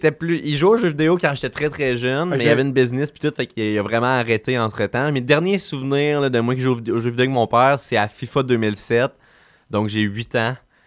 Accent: Martinville, Quebec, Canada; C'est que je viens de Martinville. C'est un petit village. Tous mes amis habitaient loin.

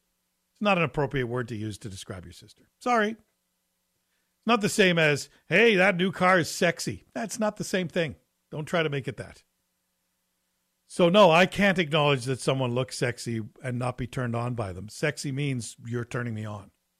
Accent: Quebec, Canada; But then again, I'm from Quebec.

